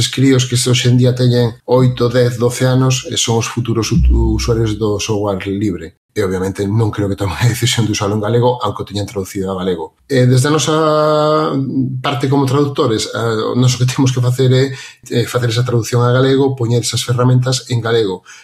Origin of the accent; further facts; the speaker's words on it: Galicia, Spain; first language Galician; son galego falante de toda a vida